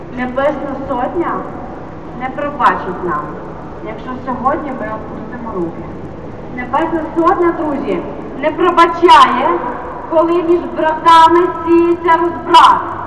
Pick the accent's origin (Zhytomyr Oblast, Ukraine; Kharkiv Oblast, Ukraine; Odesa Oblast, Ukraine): Odesa Oblast, Ukraine; Odesa; Бо якщо я, одеситка, не боюся говорити